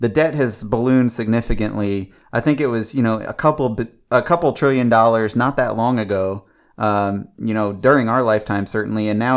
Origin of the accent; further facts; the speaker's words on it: Washington, D.C.–Baltimore area, United States; I know you and I grew up in the Washington, D.C., Baltimore area